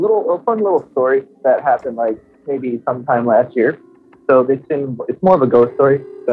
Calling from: Miami, Florida, United States; I'm calling from Miami.

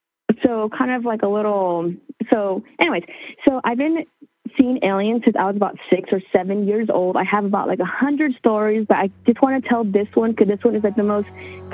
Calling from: Yakima, Washington, United States; No, it's all right. Yakima's not that important.

